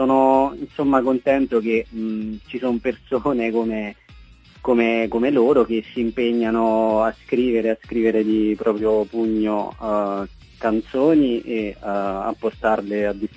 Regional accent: Lazio, Italy; perché dalle mie parti c'è Basso Lazio, c'è veramente uno scarsissimo interesse per la musica.

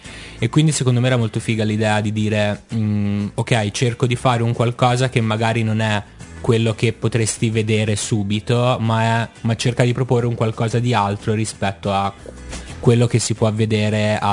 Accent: Pisa, Tuscany, Italy; now in Milan, Italy; io in realtà sono di Pisa, anche se ormai sono milanese di adozione, perché per mille motivi mi sono ormai da anni diviso fra Pisa e Milano

